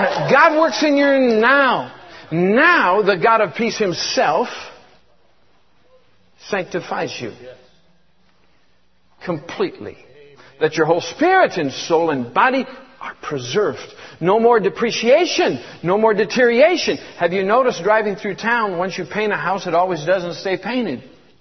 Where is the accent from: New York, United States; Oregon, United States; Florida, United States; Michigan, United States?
Michigan, United States; also born or lived in Georgia / Tennessee / California; I was born and raised in Michigan. Then I went to South Georgia, finished high school. My parents got divorced when I was 16, so I moved around.